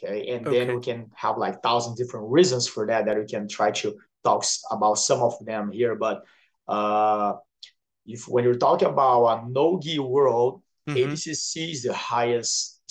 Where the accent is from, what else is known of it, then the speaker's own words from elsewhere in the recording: Brazil; So I'm from Brazil, right, Peter? So I grew up going to soccer games.